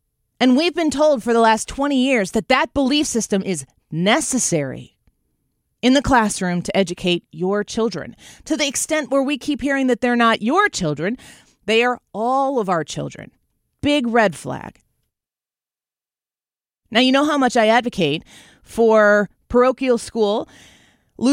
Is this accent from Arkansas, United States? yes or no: no; Illinois, United States; and of course, my home state of Illinois.